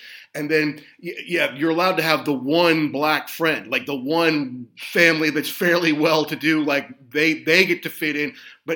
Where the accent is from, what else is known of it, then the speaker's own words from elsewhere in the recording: Louisville, Kentucky, United States; And where I grew up in Louisville isn't, the Southerners wouldn't call it the South, but people from north of Louisville would call it the South, I feel like.